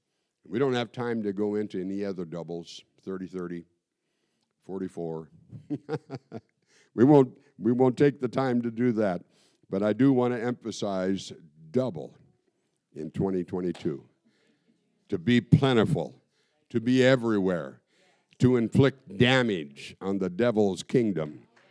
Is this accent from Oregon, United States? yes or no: no; Hoonah, Alaska, United States; There's a cannery across from where I grew up in Southeast, in a little village of Hoonah.